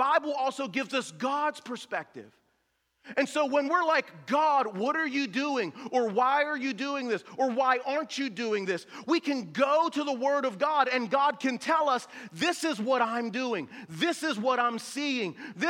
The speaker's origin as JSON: {"language": "English", "town": "North Braddock", "region": "Pennsylvania", "country": "United States", "tie": "born or raised there", "said": "I grew up here in North Braddock. No dad, mom doing her best, working. I'm the oldest."}